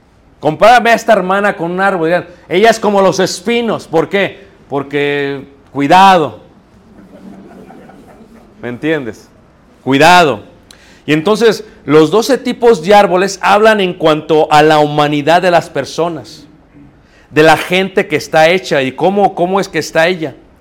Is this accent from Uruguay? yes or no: no; United States; estoy pensando en pies porque vengo de Estados Unidos